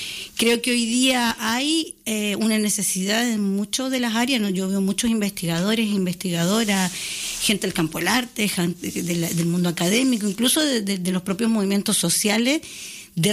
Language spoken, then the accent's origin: Spanish; Chile; un año antes de la dictadura chilena, soy hija de la dictadura y también soy hija de, como dirían en mi país, de la derrota